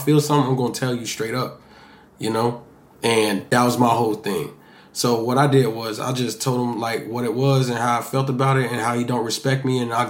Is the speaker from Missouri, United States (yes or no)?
yes; Kansas City, Missouri, United States; it helps me, just makes me think about, like, my environment of growing up in Kansas City.